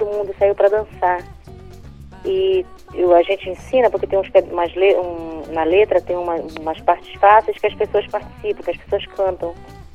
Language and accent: Portuguese; Brazil; numa família realmente que eu sou católica, lógico, né? Mas aí a gente vai crescendo e a gente vai percebendo que nós somos brasileiros.